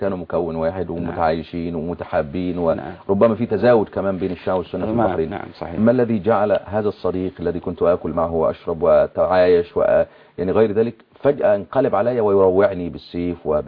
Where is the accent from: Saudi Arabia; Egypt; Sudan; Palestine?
Egypt; زي ما بيقول عندنا في مصر.